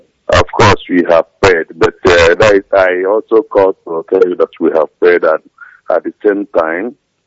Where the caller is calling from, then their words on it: Sweden; I'm calling from Sweden.